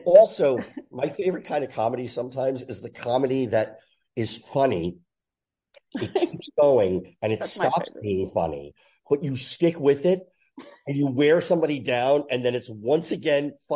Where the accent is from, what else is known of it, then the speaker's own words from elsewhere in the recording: New Jersey, United States; I grew up in Jersey. We take this 4-hour ride to see the grandparents in Pennsylvania.